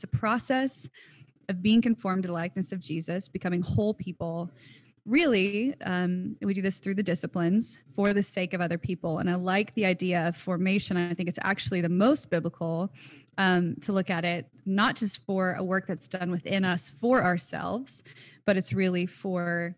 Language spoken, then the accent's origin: English; Southern United States, United States; You know, I grew up in the South and spiritual formation was not the language that we used for this